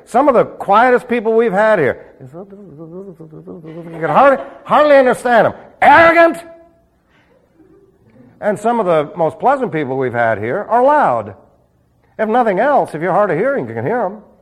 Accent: New York, United States; now in Arizona, United States; Man, when I first got here, I was from New York.

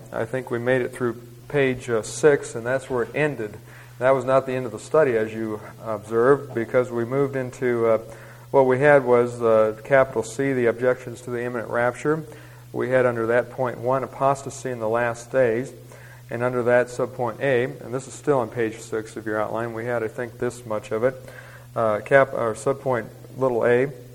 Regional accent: Arizona, United States; I grew up in Arizona, so the big joke was if California falls in the ocean, we have beachfront property.

